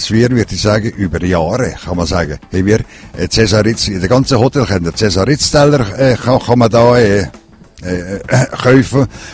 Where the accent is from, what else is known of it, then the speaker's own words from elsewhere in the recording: Mörel, Valais, Switzerland; now in Münster, Switzerland; Ich bin nicht im Goms aufgewachsen, ich bin in Merl aufgewachsen. Vielleicht kehren das, dass ich nicht unbedingt einen Gommer Dialekt habe. Und bin jetzt seit 20 Jahren in Münster als Pensionierter.